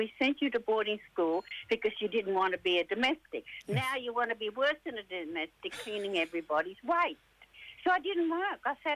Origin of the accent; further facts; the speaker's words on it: Darwin, Northern Territory, Australia; Yeah, I grew up in Darwin, but I haven't always lived here.